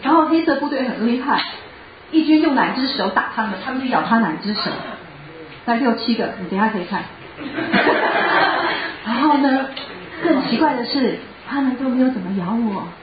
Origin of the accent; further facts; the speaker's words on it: Yangmei, Taoyuan, Taiwan; 我是从如果台湾来的兄弟，我是从桃园杨梅来的，那是一个小镇，所以有那个比较深的文化在里面。